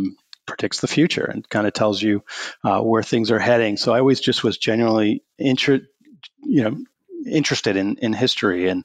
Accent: New York, United States; And I grew up in Southern New York, actually just northwest of New York City.

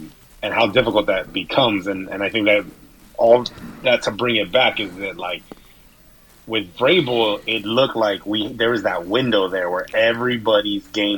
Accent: Texas, United States; as kids growing up in Texas

